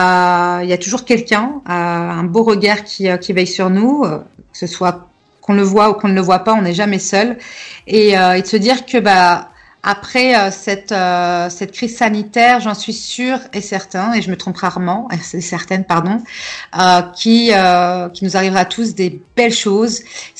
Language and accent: French; Nantes, Pays de la Loire, France; now in Paris, France; à la base, je ne suis pas parisienne, je suis nantaise, qui est devenue par la suite parisienne, parce que j'ai vécu à Paris plus de 7 ans, 8 ans déjà.